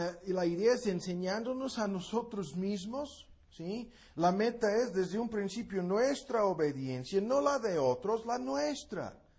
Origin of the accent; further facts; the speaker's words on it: United States; Spanish is a second language; tantas personas que conozco en este país y en mi país, en Gringolandia